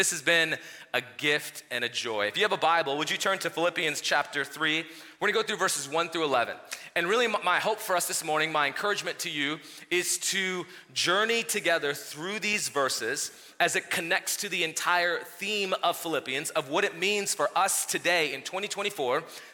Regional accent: India; in the church I grew up in India

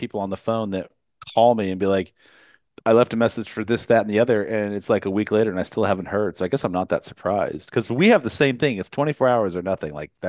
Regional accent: Charlotte, North Carolina, United States; He's a real estate developer here in my hometown of Charlotte.

